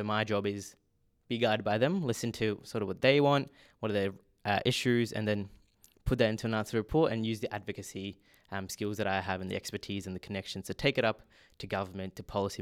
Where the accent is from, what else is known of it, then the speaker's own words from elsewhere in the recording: India; now in Australia; migrant, me being here for almost 17 years now, if I go to India, where my country of origin, they'll say I'm not Indian because I'm too Western. If I say I'm Australian here, traditionally, I'm not Australian.